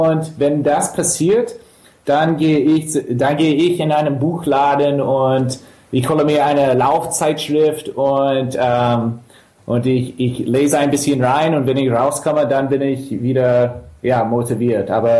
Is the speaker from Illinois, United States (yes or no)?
yes; Chicago, Illinois, United States; German is a second language; moved away as an adult; now in Germany; Und ich bin Englischlehrer, ich komme aus Chicago und ich bin vor 3 Jahren nach Deutschland gezogen.